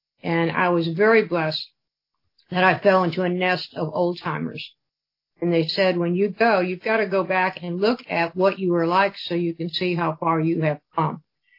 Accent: United States; accent: Yankee; now in Roanoke, United States; I wound up going to Jefferson High School in Roanoke, and they always made fun of my Yankee accent.

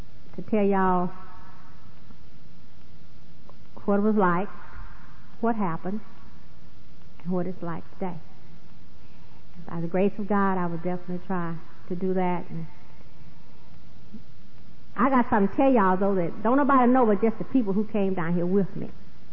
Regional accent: Southern United States, United States; I have a twin brother, and we was born in the South, and I never did like the South. I know at the time when I grew up in the South, it was very racist, very segregated

